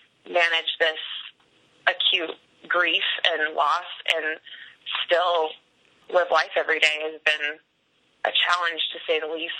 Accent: Denver, Colorado, United States; I am from Denver, Colorado.

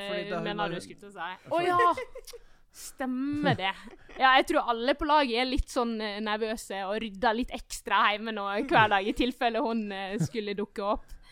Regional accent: Måløy, Vestland, Norway; now in Oslo, Norway; hjemme i Måløy.

